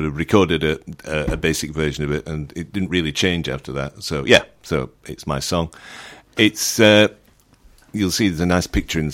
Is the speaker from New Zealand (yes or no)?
no; Walkley, Yorkshire, United Kingdom; And I'm not from France, I'm from Walkley.